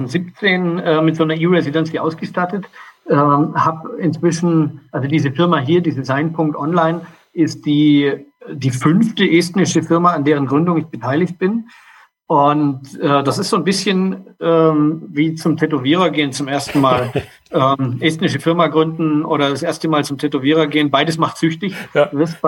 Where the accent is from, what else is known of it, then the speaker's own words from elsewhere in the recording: Germany; now in Portugal; Ich bin Deutscher in unserem Team mit Wohnsitz in Portugal.